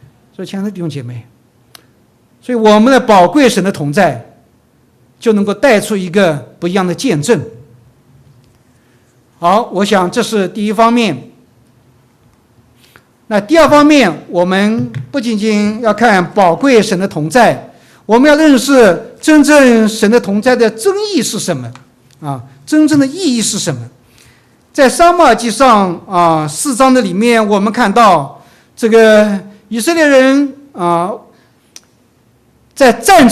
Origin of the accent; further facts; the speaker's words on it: China; 那个时候我们是在国内年三十夜的时候，这个我们一同家里面有感恩的聚会，然后呢，你知道我们中国人都是有年三十夜的晚餐聚餐。